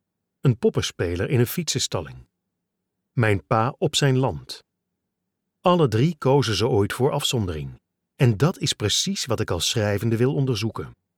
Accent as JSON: {"language": "Dutch", "region": "North Brabant", "country": "Netherlands", "tie": "born or raised there", "said": "Toen ik 6 jaar oud was, kochten mijn ouders een stuk grond in de polder. Ze waren er bij toeval langs gefietst. Een hectare grond tussen de Merwede, de Afgedamde en de Bergse Maas."}